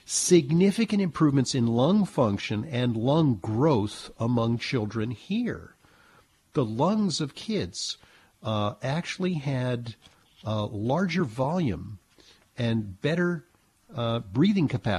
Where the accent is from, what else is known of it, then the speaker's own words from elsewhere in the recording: Santa Monica, California, United States; This item from Los Angeles, my hometown. I grew up in Santa Monica.